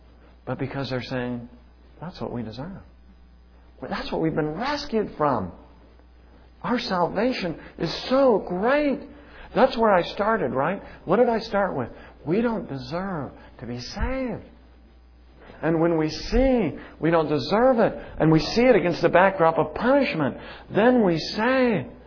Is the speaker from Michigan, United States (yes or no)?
no; Salem, Oregon, United States; moved away; also born or lived in Los Angeles / St. Paul; My first one is, I'm originally from Salem, Oregon. In Salem, Oregon, they have spring.